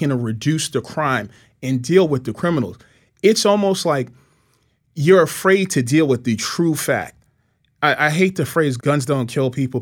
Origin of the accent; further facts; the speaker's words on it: New York City, New York, United States; I grew up in New York City. Listen, you know, violence to me is violence.